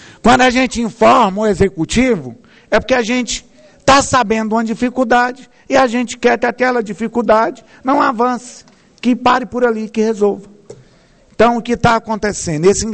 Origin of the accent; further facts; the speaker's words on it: Brazil; A senhora é brasileira e eu sou brasileiro.